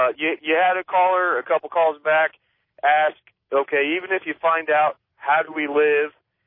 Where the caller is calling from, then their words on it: Wichita, Kansas, United States; and I'm calling from Wichita, Kansas.